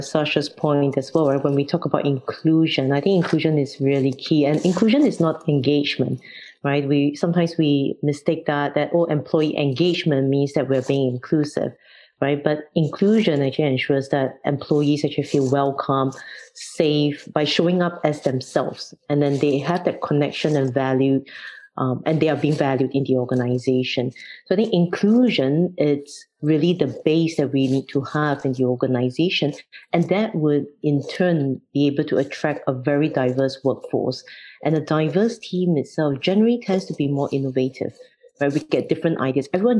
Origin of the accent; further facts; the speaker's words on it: Singapore; I was born and bred in Singapore, but my great-grandparents, they actually work from Fujian province in China. So I grew up in a single-parent family